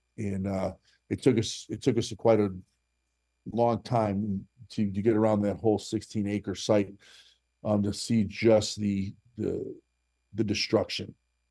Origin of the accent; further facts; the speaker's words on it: United States; that is what's made me probably the proudest as an American. That those days, that was the proudest that I could be as an American to give back to my country in that form.